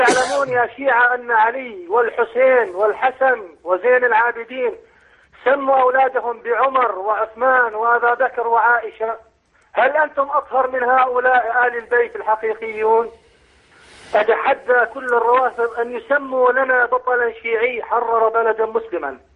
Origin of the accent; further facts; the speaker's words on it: Gaza, Gaza Strip, Palestine; أنا من غزة أصلي